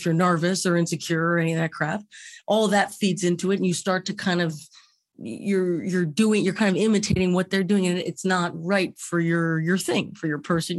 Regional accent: Los Angeles, California, United States; And I grew up on the West Side. So I've been in West LA my whole life.

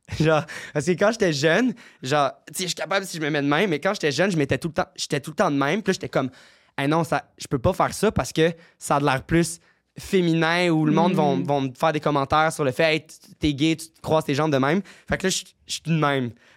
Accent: Vaudreuil, Quebec, Canada; also born or lived in Montreal; Mais je viens de Vaudreuil.

